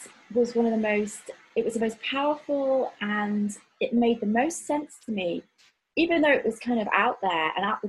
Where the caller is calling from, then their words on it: London, United Kingdom; I'm joining you from Hackney in London, in the east part of London.